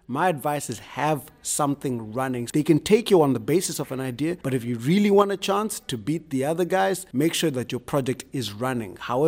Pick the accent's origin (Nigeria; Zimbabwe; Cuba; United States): Zimbabwe; I'm from Zimbabwe.